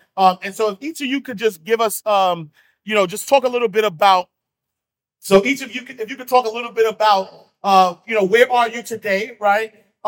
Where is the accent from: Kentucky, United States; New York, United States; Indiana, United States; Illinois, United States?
New York, United States; New York City; but I'm really from Harlem. But I was like, let me play in the room. But I grew up in Harlem, like single parent.